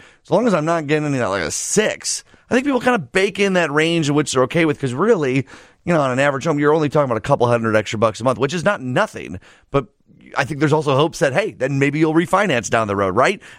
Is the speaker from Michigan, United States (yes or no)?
no; Downers Grove, Illinois, United States; Your office out in Downers Grove, right? My hometown.